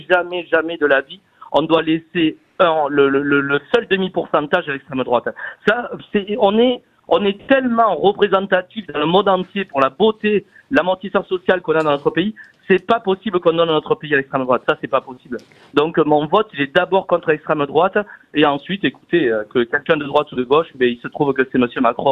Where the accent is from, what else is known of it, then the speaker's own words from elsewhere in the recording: France; moi, je suis français, fier de l'être